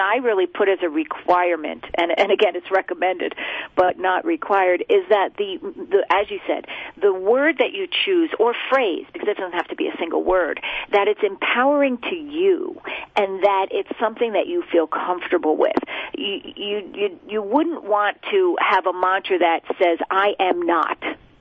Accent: New York, United States; I come from Rockland County, and I spent most of my years in Rockland and Orange County. But it's a different pace. Now I live in the Finger Lakes in upstate New York

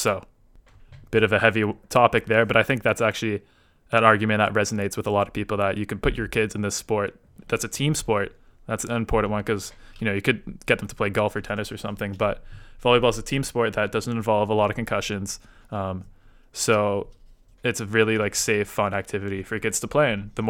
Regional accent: Canada; as a Canadian

